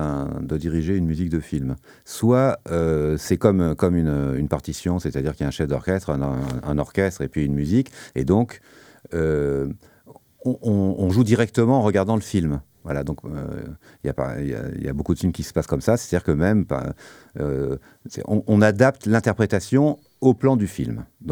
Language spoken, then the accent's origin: French; Paris, Île-de-France, France; c'était plutôt à Paris parce que je suis parisien